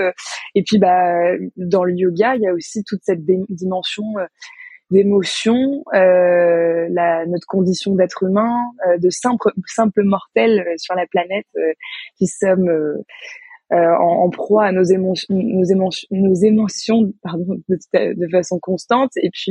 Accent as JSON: {"language": "French", "town": "Paris", "region": "Île-de-France", "country": "France", "tie": "born or raised there", "said": "je suis née et j'ai grandi à Paris depuis toute petite. Je suis en région parisienne depuis que je suis toute petite."}